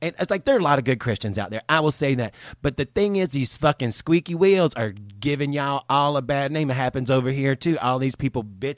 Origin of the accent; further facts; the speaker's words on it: Southern US, United States; now in Hollywood, United States; I know from experience, because I'm Southern. I grew up in the South.